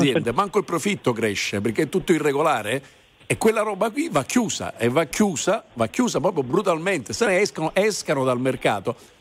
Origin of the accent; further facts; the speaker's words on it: Sicily, Italy; Per esempio, io sono siciliano, noi abbiamo intere aree che producono le arance